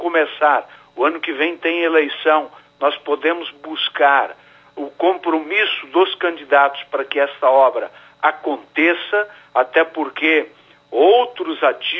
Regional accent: Marau, Rio Grande do Sul, Brazil; Quem tem se manifestado contra somos nós, de Marau apenas.

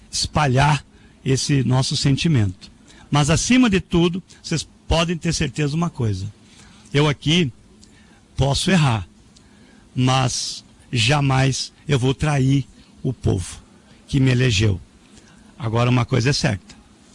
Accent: Soledade, Rio Grande do Sul, Brazil; born there; em Soledade, no interior de Soledade, que era Mormaço. E dali que eu vim, e um dia para lá que eu vou.

